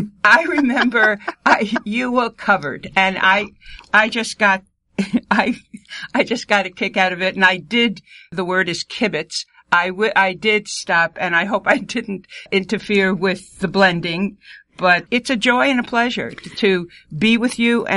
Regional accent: New York, United States; accent: New York; now in Ames, United States; I'll stand up, I mean, with my New York accent, I will stand up for Ames.

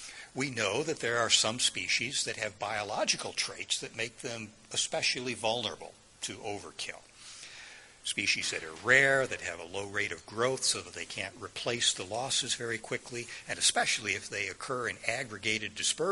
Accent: Ohio, United States; When I was growing up in Ohio, the blue pike, which was a native fish in Lake Erie, it was the premier commercial fishery.

